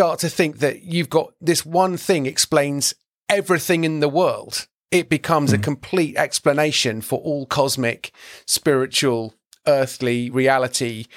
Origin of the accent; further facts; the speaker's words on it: United Kingdom; my observation as a British person is the American military on its own is a country.